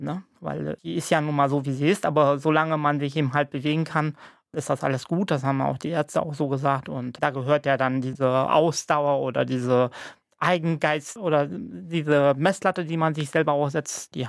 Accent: Romania; Ich bin in Rumänien auf dem Dorf groß geworden.

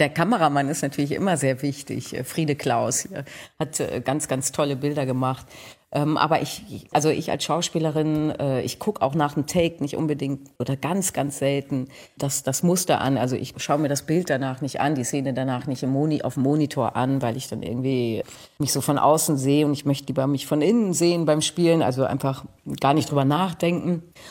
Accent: Cloppenburg, Lower Saxony, Germany; Ich komme ja aus Kloppenburg, nicht wahr?

